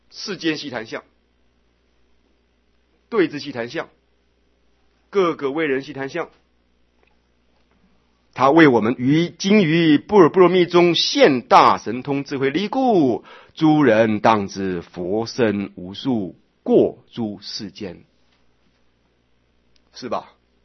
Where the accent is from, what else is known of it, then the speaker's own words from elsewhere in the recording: Taiwan; 比咱们台湾的中国人还更像唐朝时候的中国人